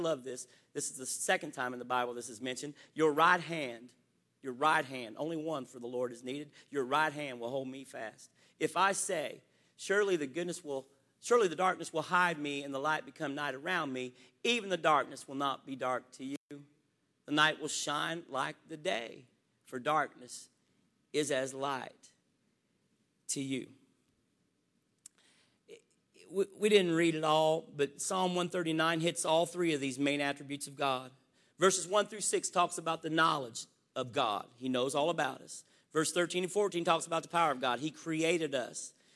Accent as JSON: {"language": "English", "region": "Florida", "country": "United States", "said": "We're visiting from Florida."}